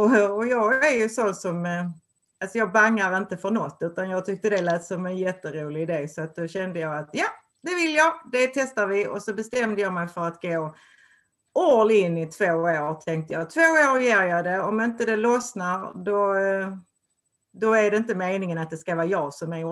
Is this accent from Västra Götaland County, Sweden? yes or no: no; Skåne, Sweden; Jag är verkligen från Skåne, och men jag bor inte på en gård, utan jag bor på landet i liksom en vanlig villa eller boningshus.